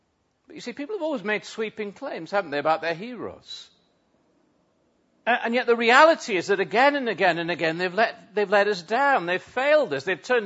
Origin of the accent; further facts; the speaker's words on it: North East England, United Kingdom; I grew up on Teesside, and so have the misfortune of being saddled for life with being a Middlesbrough supporter.